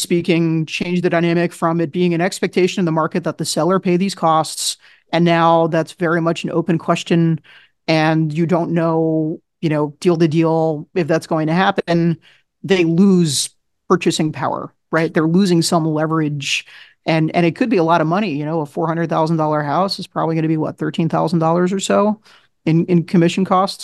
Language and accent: English; Wyckoff, New Jersey, United States; let's take an example of my hometown in Wyckoff, New Jersey. So nice kind of like bedroom community of New York City.